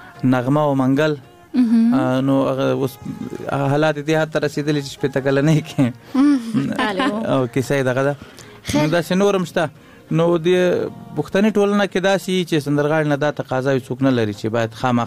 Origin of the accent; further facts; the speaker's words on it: Laghman, Afghanistan; also born or lived in Kunduz; مونږ اصلا د لوی مشرقي یو، لغمان نه تللي یو کندوز ته، نو هم د کندوز یو هم د لغمان یو، دلته هم جایداد لرو، هلته هم لرو جایداد، خو ټول افغانستان زما کور ده